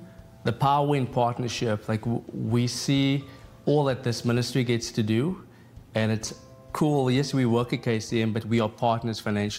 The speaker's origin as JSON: {"language": "English", "country": "South Africa", "said": "from South Africa."}